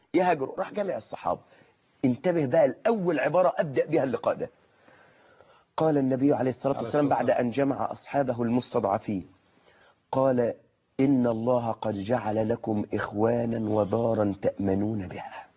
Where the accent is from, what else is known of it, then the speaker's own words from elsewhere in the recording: Suez, Suez Governorate, Egypt; أحد المرشحين عندنا في السويس البارزين